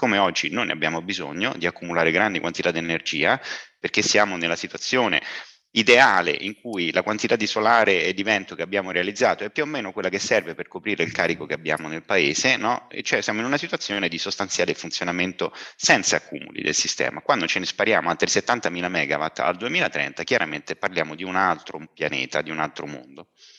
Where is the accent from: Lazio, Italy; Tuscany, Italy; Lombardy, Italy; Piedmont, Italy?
Lazio, Italy; Rome; invece di andare nelle spiagge di Fregene, che io sono romano, no?